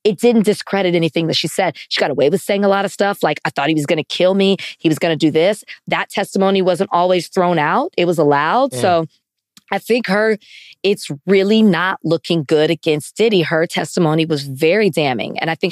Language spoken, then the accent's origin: English; Texas, United States; I'm from Texas, so I say voir dire